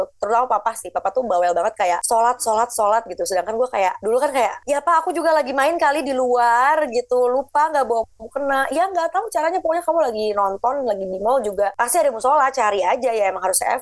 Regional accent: Bandung, West Java, Indonesia; karena kami tuh orang Bandung, dan papaku tuh asli banget orang Bandung

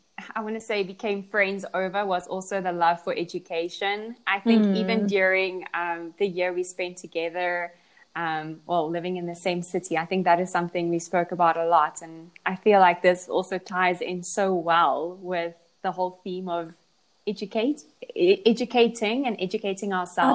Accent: Pretoria, Gauteng, South Africa; I'm from South Africa and I was born in Pretoria. To those completely unfamiliar to South Africa, you might have heard of Johannesburg, and Pretoria is very close to Johannesburg. I lived in Pretoria throughout primary

